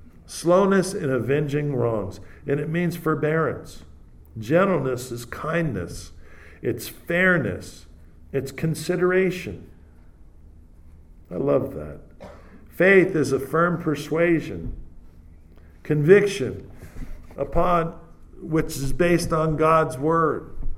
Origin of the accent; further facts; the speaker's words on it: San Francisco Bay Area, California, United States; I come from the San Francisco Bay Area like George does and Steve Zalesi.